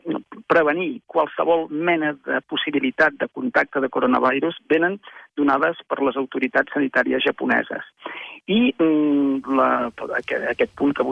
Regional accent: Barcelona, Catalonia, Spain; com a català i barceloní

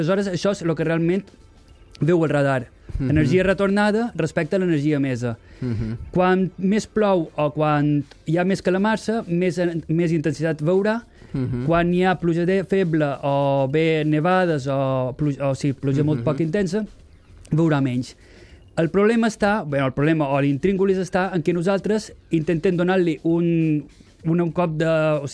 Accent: Balearic Islands, Spain; moved away as an adult; Som mallorquí, vaig venir aquí a estudiar el doctorat i...

